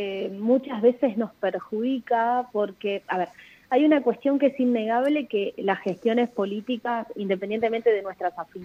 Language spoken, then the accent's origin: Spanish; Argentina; porque soy una ciudadana argentina